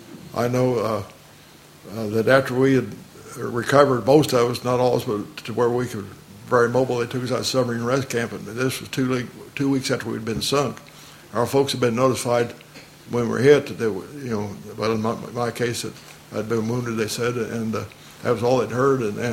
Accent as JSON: {"language": "English", "town": "Champaign", "region": "Illinois", "country": "United States", "said": "Of course, I was originally from Champaign."}